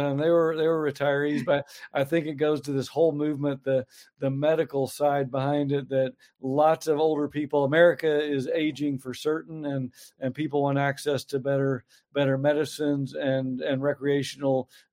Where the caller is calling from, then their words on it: Bend, Oregon, United States; Bend, Oregon, and doing great today and super excited to be here.